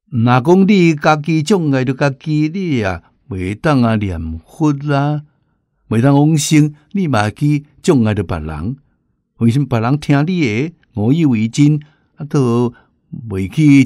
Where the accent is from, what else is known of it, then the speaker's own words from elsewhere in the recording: Anhui, China; 听到我的口音是安徽人